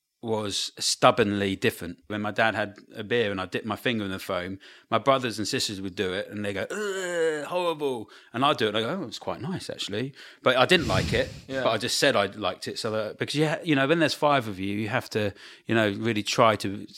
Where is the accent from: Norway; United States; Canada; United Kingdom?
United Kingdom; Brighton, South East England; Brighton.